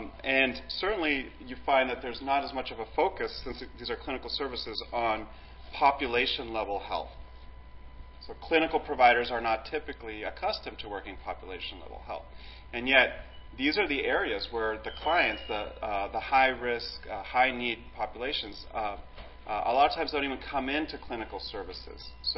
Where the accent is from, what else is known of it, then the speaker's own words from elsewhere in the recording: California, United States; We're from California, so it's particularly early for us, although we've kind of gotten adjusted to the time.